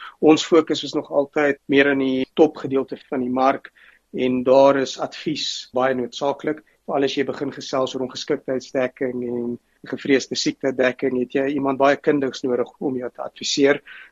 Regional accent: Pretoria, Gauteng, South Africa; En toe so aan die einde van my laerskool tydperk het ons Pretoria toe verhuis, so ek het daar groot geword in Lynnwood Menlo Park omgewing in Pretoria. Menlo Park Hoërskool skool gegaan en maar nog altyd in Gauteng gewees van toe af.

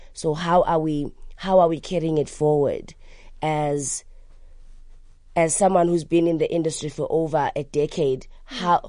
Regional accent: Soweto, Gauteng, South Africa; I want to do it in Soweto, like to give it that thing, because I am from Soweto, you know?

